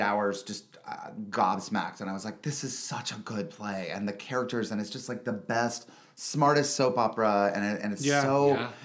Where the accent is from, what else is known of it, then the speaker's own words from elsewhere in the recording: North Carolina, United States; In North Carolina, outside of Charlotte.